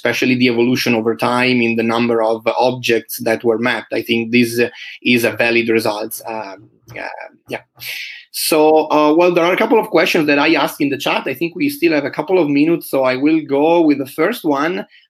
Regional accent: Italy; English is a second language; given that I come from Italy

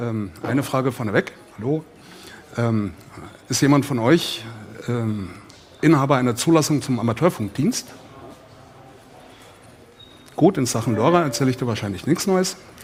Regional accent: Coburg, Bavaria, Germany; Ich bin aus dem Herzogtum in Coburg

